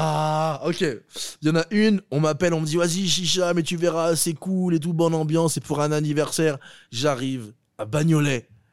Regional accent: Algeria; je suis algérien, d'origine algérienne marocaine.

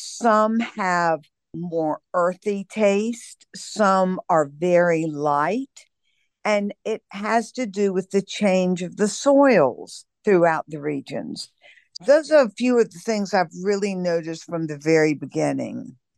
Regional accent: the South, United States; The biggest thing that I found as a Southerner being in Italy

